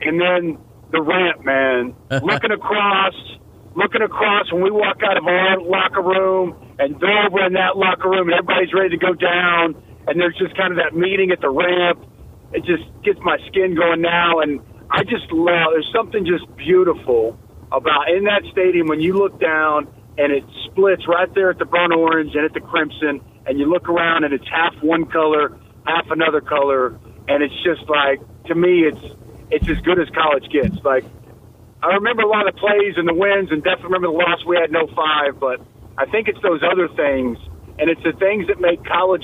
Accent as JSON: {"language": "English", "town": "Dallas", "region": "Texas", "country": "United States", "said": "First of all, I'm a Dallas kid, so"}